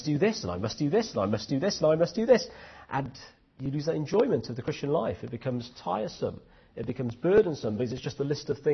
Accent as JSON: {"language": "English", "country": "India", "tie": "born or raised there", "said": "as you can probably tell, I'm Indian. I was born in India, raised in an Indian family. I'm 100% Indian."}